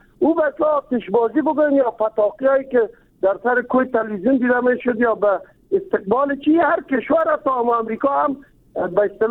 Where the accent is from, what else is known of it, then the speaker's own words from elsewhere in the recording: Kabul, Afghanistan; ما از کابل هستیم